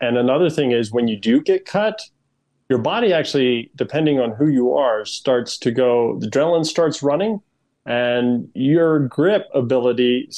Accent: Arizona, United States; I'm from Arizona, so the sweating part we know

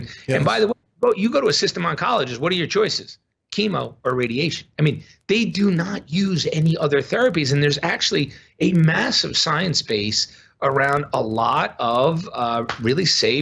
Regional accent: New York, United States; now in Madison, United States; I'm a New Yorker. I'm from New York, but I live in Madison right now.

